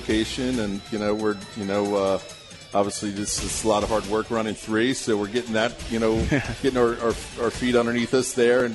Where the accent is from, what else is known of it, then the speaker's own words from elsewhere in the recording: Bowie, Maryland, United States; Yeah, I grew up in Bowie.